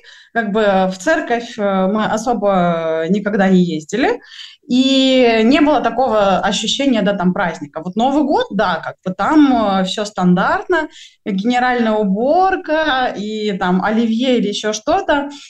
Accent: Stavropol Krai, Russia; учитывая юг, да, я выросла в Ставропольском крае

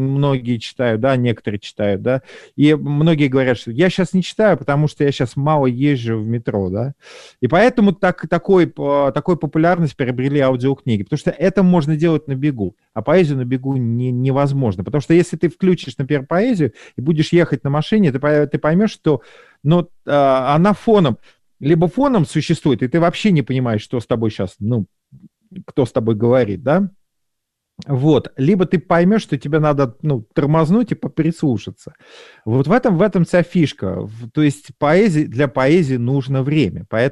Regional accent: Petushki, Vladimir Oblast, Russia; born there; я родился в Петушках, уж там вообще как бы лес и волки, и собственно говоря, и белые грибы, да. Ну, волков нету, ну ладно, бог с ним, да, это Владимирская область

